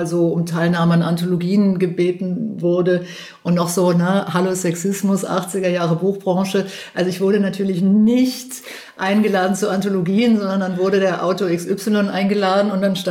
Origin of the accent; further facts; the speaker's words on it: Cologne, North Rhine-Westphalia, Germany; Ich bin ja aus Köln